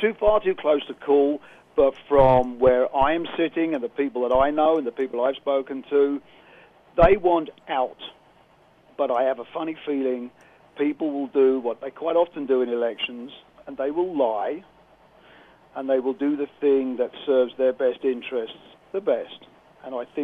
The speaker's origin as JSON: {"language": "English", "region": "London", "country": "United Kingdom", "said": "So what do I know? I'm from London."}